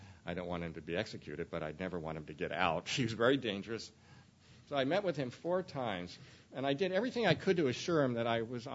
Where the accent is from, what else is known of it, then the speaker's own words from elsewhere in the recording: Ireland; and I did everything I've learned, not only as a psychologist, but as as an Irishman